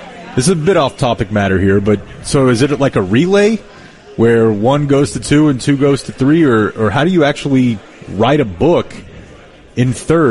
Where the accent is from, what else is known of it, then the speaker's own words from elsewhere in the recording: Texas, United States; I grew up in Texas. I'm 37, so I took Texas history twice. We had the Alamo on VHS. It was a big part of my upbringing.